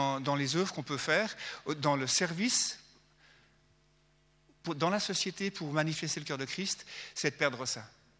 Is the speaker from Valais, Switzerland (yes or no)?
no; Hermance, Geneva, Switzerland; Je viens d'Hermance, au bord du lac.